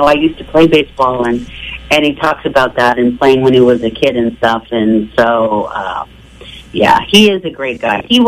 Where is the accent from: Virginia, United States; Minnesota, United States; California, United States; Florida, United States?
California, United States; Yuba City; I'm from California. In fact, I went to high school in Yuba City. So I know the area very, very well.